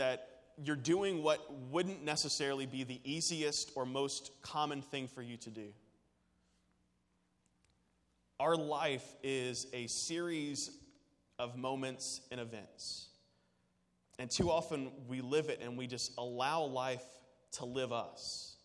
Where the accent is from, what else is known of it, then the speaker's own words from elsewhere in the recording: Louisville, Kentucky, United States; I am from Louisville, Kentucky. My illustrations revolve around horse racing. It's what we do.